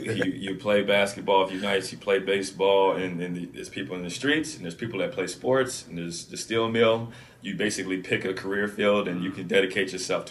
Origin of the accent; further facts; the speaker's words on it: Canton, Ohio, United States; Yeah, so I grew up in Canton, Ohio, like you said before.